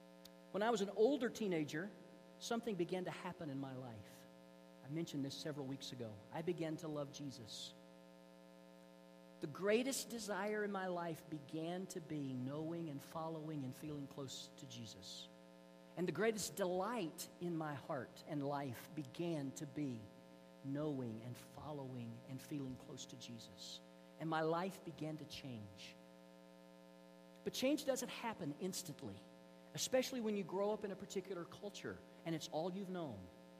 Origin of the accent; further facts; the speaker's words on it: the South, United States; I grew up in the South in the 70s as a teenager.